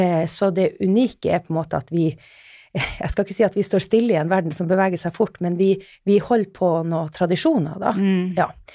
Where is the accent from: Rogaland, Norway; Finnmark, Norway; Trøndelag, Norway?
Finnmark, Norway; now in Oslo, Norway; Jeg kommer nordfra, helt fra Finnmark, men har blitt Oslo-dame etter hvert.